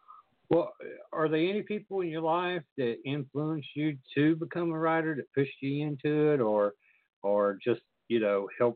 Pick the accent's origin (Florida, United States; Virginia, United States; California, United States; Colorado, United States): Virginia, United States; I'm from that part of Virginia where we got our ass kicked in the Civil War.